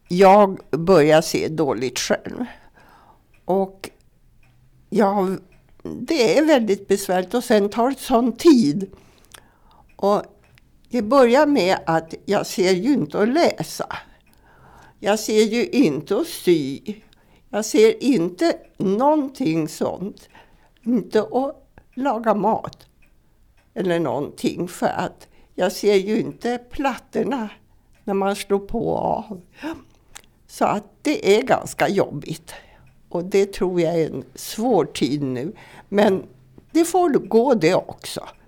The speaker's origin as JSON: {"language": "Swedish", "town": "Stockholm", "region": "Stockholm County", "country": "Sweden", "moved": "yes", "lives_now": "Boden, Sweden", "said": "Jag kommer från Stockholm. År 1957 flyttade jag hit upp och sedan dess har jag varit kvar. För jag trivs så jättebra i Boden."}